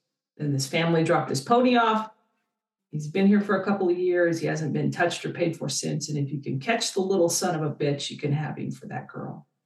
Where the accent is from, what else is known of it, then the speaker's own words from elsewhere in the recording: Kansas, United States; I grew up in Western Kansas in the middle of nowhere.